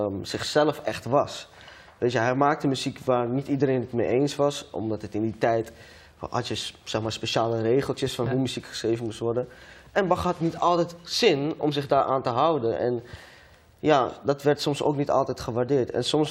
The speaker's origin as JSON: {"language": "Dutch", "town": "Amsterdam", "region": "North Holland", "country": "Netherlands", "said": "Ik kom uit de Bijlmer, 20 jaar oud. En ik dien God met heel mijn hart en heel mijn ziel."}